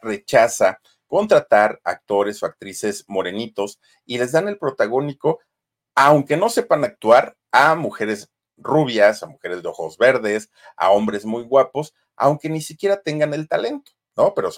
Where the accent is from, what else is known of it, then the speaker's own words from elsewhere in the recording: Mexico; pero así somos los mexicanos, ¿no?